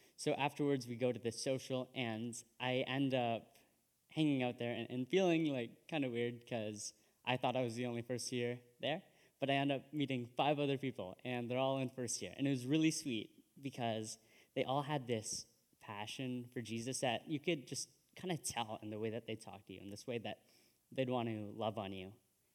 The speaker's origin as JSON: {"language": "English", "town": "Brockville", "region": "Ontario", "country": "Canada", "said": "So I am from Brockville. I'm from here. I've been here for the last 18 years, and I'm currently going into second year at Queen's University in Kingston"}